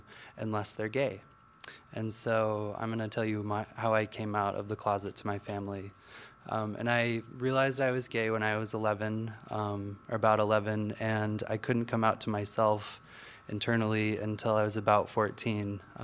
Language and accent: English; Juneau, Alaska, United States; So, I'm from Juneau. I moved here in May, and I'm Tlingit and Filipino on my dad's side.